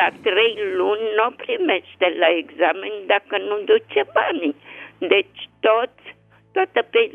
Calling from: Bucharest, Romania; din București.

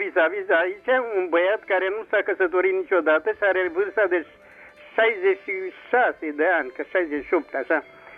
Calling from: Zimnicea, Teleorman, Romania; din Zimnicea

